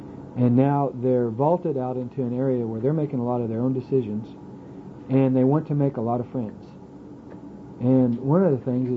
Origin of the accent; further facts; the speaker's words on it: Alaska, United States; also born or lived in Oklahoma; I went to Oklahoma State, and I didn't know anybody. I came straight from Alaska, didn't know a person.